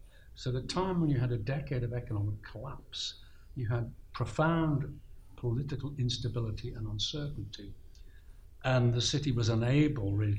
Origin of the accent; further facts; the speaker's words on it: Liverpool, North West England, United Kingdom; It was not an English city, it was an immigrant city, it was a Celtic city. We're not English, we're Scousers.